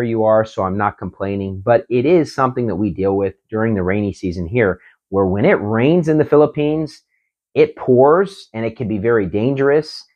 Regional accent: West Virginia, United States; When I grew up in West Virginia, during the winter season in the mountain state, it can be very dangerous.

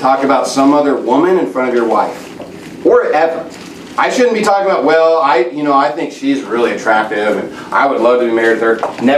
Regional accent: Texas, United States; I grew up in Texas, and I was going to an independent Baptist church there.

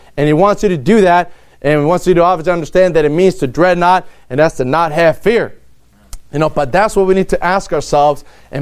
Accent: East Palo Alto, California, United States; All right … I'm from East Palo Alto, California.

